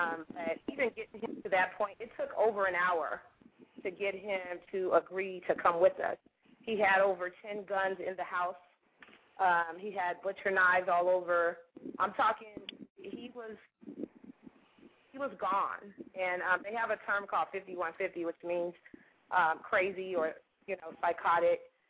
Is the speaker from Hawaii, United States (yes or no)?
no; California, United States; because I'm from California and I'm from a family of people that are depressed